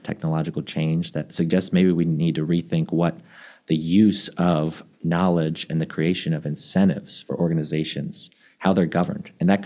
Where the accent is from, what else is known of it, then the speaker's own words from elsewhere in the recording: Maryland, United States; Maryland, my home state where I grew up, was the first in 2010.